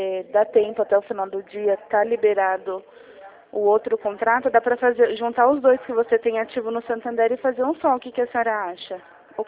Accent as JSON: {"language": "Portuguese", "town": "Jundiaí", "region": "São Paulo", "country": "Brazil", "said": "Eu sou aqui de Jundiaí."}